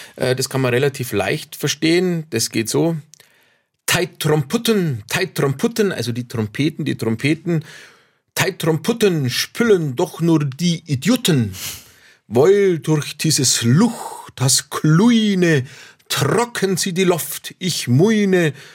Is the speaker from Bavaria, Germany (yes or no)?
yes; Bavaria, Germany; Ich bin in Bayern auf dem Land aufgewachsen, aber wir haben oft die Verwandtschaft besucht.